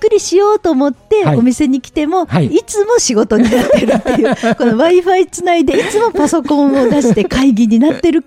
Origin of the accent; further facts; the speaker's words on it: Kobe, Hyogo, Japan; moved away as an adult; now in Okinawa, Japan; 神戸出身なんですけど、ちょうど8年前に沖縄に移住してきて